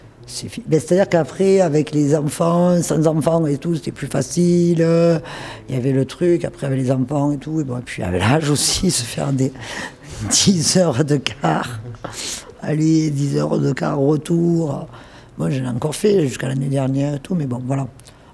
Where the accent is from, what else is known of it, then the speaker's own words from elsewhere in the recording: Marseille, Provence-Alpes-Côte d'Azur, France; En plus, c'est ma ville. Hein. Quand même, je suis chauvine. Hein. Je suis marseillaise, pure marseillaise.